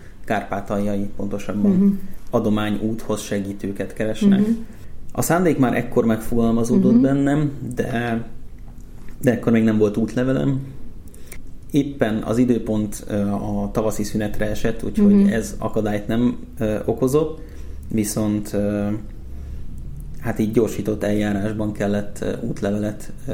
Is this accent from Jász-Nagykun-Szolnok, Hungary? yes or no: no; Budapest, Hungary; Én Pest-Szent-Lőrincről származom